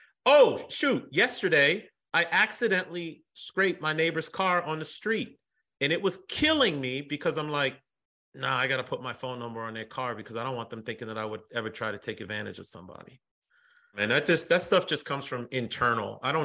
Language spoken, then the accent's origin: English; Haiti; because my family is an immigrant family. We're from Haiti.